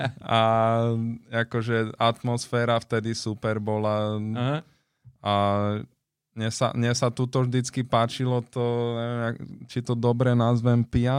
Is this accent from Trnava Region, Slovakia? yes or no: yes; Skalica, Trnava Region, Slovakia; Ja som vyrastal som v tej Skalici a jej som odchovanec Skalice, čiže všetky moje prvé kroky k hokeju začínali tam.